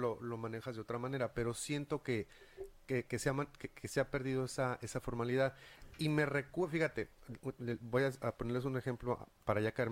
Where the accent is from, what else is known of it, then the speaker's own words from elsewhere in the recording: Mexico; yo lo estoy notando como mexicano en el trato con mis connacionales.